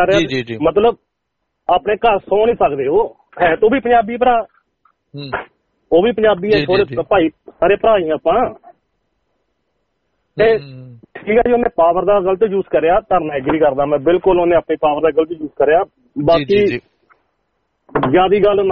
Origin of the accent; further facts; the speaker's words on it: Punjab, India; ਮੇਰਾ ਪਿੰਡ ਹੈਗਾ ਡਿਸਟ੍ਰਿਕਟ ਅੰਮ੍ਰਿਤਸਰ ਦੇ ਵਿੱਚ